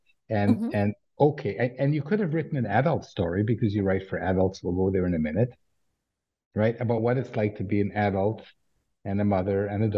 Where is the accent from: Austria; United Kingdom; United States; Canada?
Canada; Ottawa, Ontario; I grew up in Ottawa.